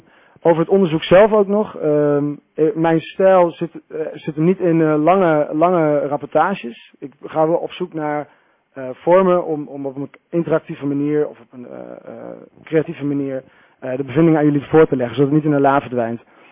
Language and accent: Dutch; Overijssel, Netherlands; now in Amsterdam, Netherlands; Ik kom oorspronkelijk uit Twente, geboren en getogen. Ik ben momenteel woonachtig in Amsterdam.